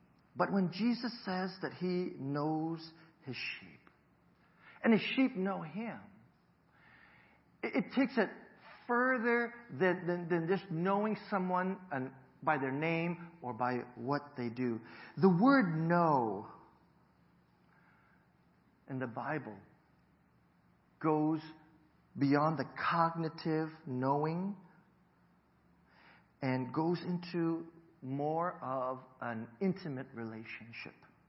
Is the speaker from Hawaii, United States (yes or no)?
yes; Hawaii, United States; I'm originally from Hawaii.